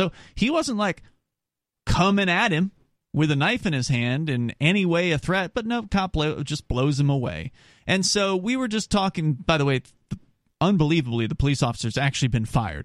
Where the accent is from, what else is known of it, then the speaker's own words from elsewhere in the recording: Florida, United States; now in New Hampshire, United States; and turns out our very own New Hampshire, to which you and I have migrated. You came from New York. I came from Florida.